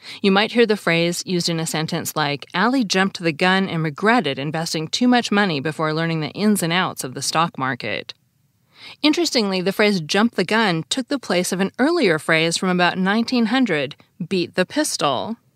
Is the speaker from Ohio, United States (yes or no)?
no; Seattle, Washington, United States; also born or lived in West; My parents are from the Midwest, and I grew up in Seattle, and I've lived in the West my whole life